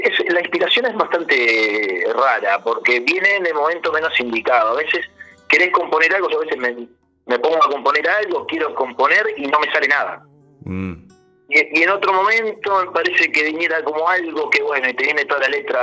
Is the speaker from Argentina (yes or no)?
no; Uruguay; now in Carballo, Spain; Viste que digo aquí porque acá soy uruguayo y estoy acostumbrándome a decir aquí también.